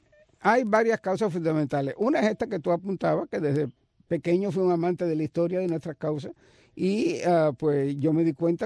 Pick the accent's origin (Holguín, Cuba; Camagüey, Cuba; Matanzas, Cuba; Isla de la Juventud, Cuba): Matanzas, Cuba; Unión de Reyes; born there; Yo nací en el pueblo mejor del mundo, en Unión de Reyes, provincia de Matanzas.